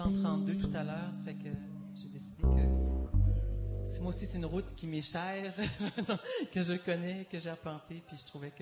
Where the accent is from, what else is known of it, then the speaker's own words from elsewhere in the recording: Quebec City, Quebec, Canada; moi, je viens de la ville de Québec.